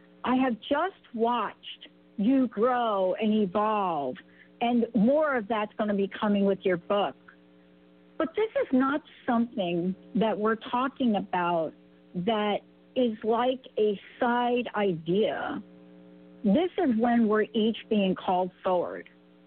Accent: New York, United States; I'm a kid from New York. We are so used to being independent

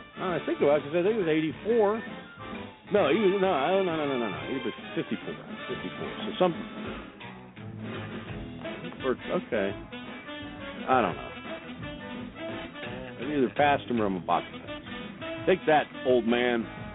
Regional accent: Pennsylvania, United States; Back where I grew up in Pennsylvania, holy cannoli, that is stink bug central.

